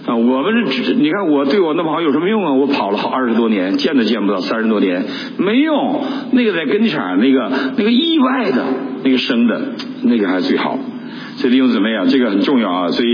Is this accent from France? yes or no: no; Northeast China, China; 结果我们东北人不太懂界限，我们东北就跟美国似的，没有篱笆然后就串门